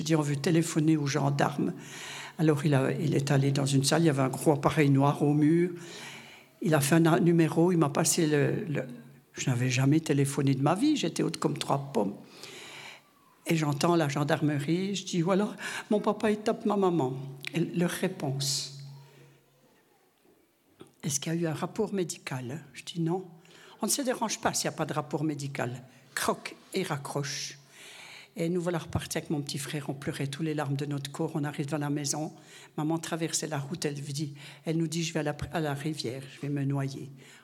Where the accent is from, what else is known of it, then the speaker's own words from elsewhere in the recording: Grand Est, France; born there; Je suis née dans les Vosges le 22 octobre 1945. Je viens d'avoir 80 ans cette semaine.